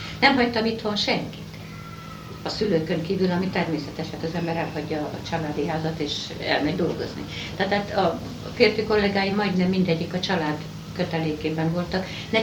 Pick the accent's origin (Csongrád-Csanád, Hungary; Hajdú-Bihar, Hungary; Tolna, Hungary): Hajdú-Bihar, Hungary; Debrecen; moved away as an adult; now in Budapest, Hungary; hozzámentem egy pesti emberhez, feleségül, Pesten maradtam, oda kötött az új család, de tessenek megérteni, hogy Debreceni vagyok